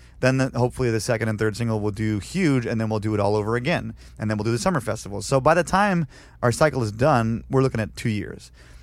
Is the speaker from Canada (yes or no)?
yes; Canada; now in United States; No, I'm not. I'm still a Canadian citizen.